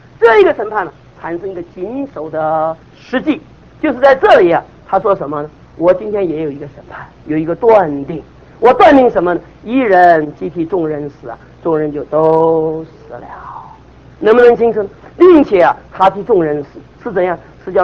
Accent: China; 我们中国人一个特点呢，包括我在内啊，不肯死。

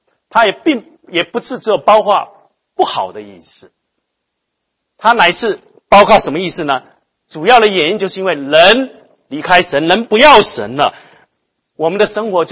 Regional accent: China; now in United States; 我自己的观察哈，我们中国人在这边工作，大部分人都是拼命的工作。都不太了解美国的文化。

